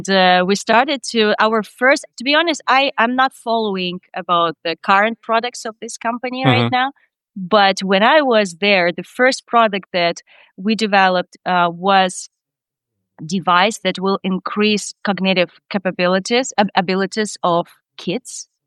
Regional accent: Odessa, Odesa Oblast, Ukraine; now in United States; Sure. I grew up in Ukraine. Mm-hmm. In the most beautiful city in the world, Odessa, on the Black Sea.

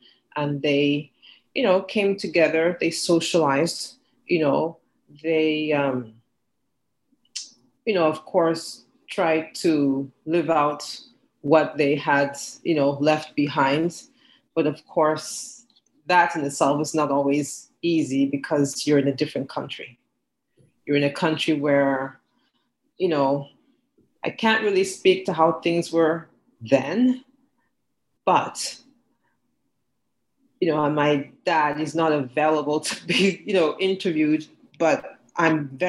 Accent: Nigeria; For us back home in Nigeria, I mean, when I was growing up in Nigeria, you could easily go to your neighbor's house

